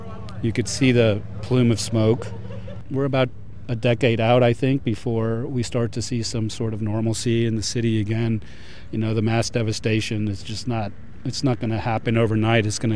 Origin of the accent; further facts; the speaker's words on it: Texas, United States; I'm from Texas originally, red state.